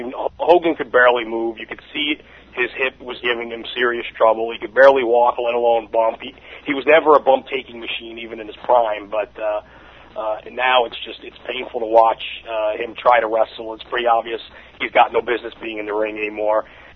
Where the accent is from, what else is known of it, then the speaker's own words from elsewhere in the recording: Astoria, New York, United States; moved away as an adult; now in Florida, United States; I was born in Queens. I grew up in Astoria and lived there until I was 23 and moved down to Florida after college. And I've been down in Florida ever since.